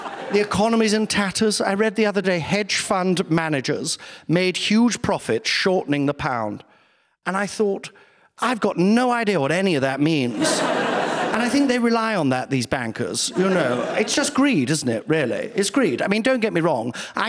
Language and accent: English; Nottingham, East Midlands, United Kingdom; I grew up very poor. I know I sound posh, but it's all, you know, learned. And I actually grew up in the Midlands in Nottingham, you know it. And growing up in Nottingham in the 1960s